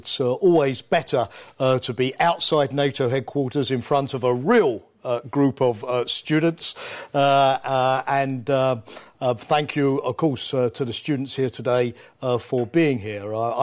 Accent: London, United Kingdom; accent: Cockney; I must also apologise right from the outset that my strong Cockney accent is even worse than it is normally, because I'm suffering from a very heavy cold.

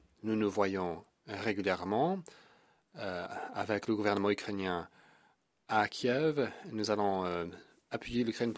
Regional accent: Belgrade, Serbia; J'ai passé une partie de mon enfance à Belgrade

